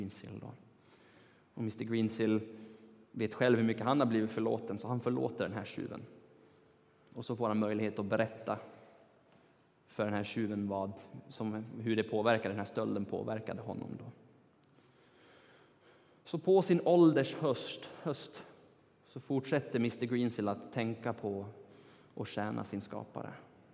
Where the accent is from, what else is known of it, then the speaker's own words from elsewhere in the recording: Turkey; also born or lived in United States; Det är min allra första lärare som jag hade när jag växte upp i Turkiet.